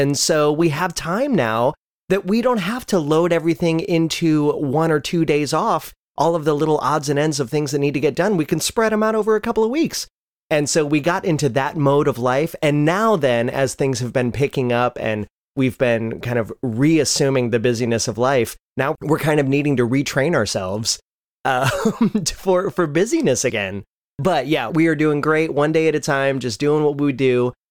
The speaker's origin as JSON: {"language": "English", "region": "Ohio", "country": "United States", "tie": "born or raised there", "said": "But yeah, so for me, I was born and raised in Ohio, and I always knew what I wanted to do."}